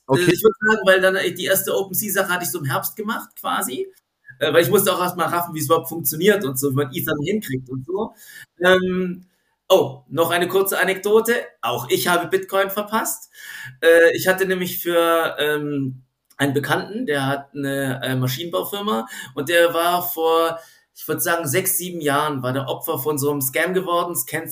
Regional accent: Stuttgart, Baden-Württemberg, Germany; es gab auch in Stuttgart, wo ich herkomme, gab es ein NFT-Treffen

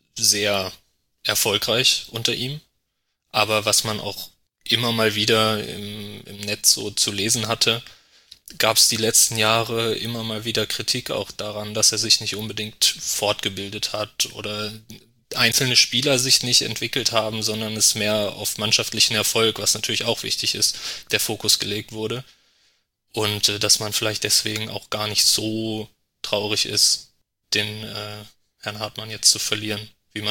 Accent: Lower Saxony, Germany; Also geboren bin ich in Göttingen und dann auch dort in der Nähe in Südniedersachsen in einem sehr kleinen Ort aufgewachsen.

